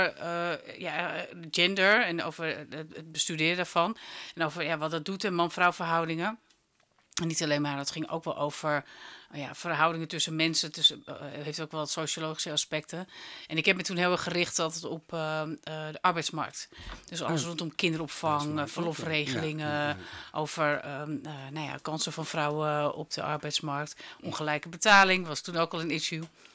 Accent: Zwaag, North Holland, Netherlands; born or raised there; also born or lived in Amsterdam

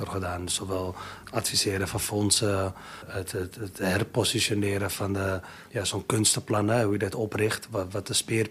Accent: Amsterdam, North Holland, Netherlands; Geboren getogen in Amsterdam.

